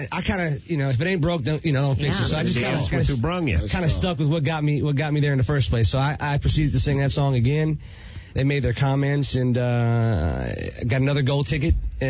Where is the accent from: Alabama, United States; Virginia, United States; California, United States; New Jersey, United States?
Virginia, United States; Richmond; I'm 27 years old and I'm from Richmond, Virginia.